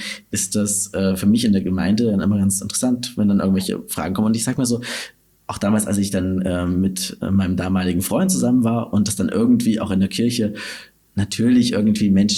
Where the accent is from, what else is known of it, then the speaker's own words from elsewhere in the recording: Gera, Thuringia, Germany; also born or lived in Dresden; weil ich mich tatsächlich in meiner Heimatgemeinde auch nicht geoutet habe